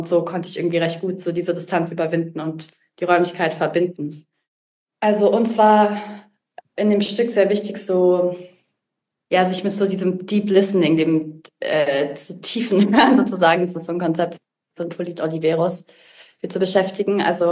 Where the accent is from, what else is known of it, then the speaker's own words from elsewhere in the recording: Munich, Bavaria, Germany; moved away as an adult; also born or lived in Lucerne; now in Bern, Switzerland; ich komme aus Deutschland ursprünglich, aus München und lebe jetzt seit einigen Jahren in der Schweiz. Erst in Luzern, wo ich noch Jazzstudium und freie Improvisation gemacht habe. Und jetzt bin ich seit eineinhalb Jahren in Bern